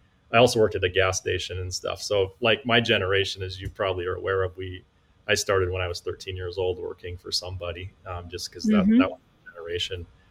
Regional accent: Montana, United States; Yeah, I'm born and raised in the state of Montana. So I grew up outside of the capital city, the thriving capital city of Helena.

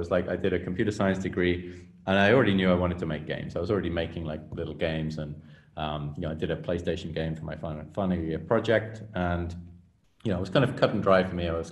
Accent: England, United Kingdom; accent: international; I'm from England, but my accent might not make that super clear because it's kind of morphed over the years into something a little bit more international sounding.

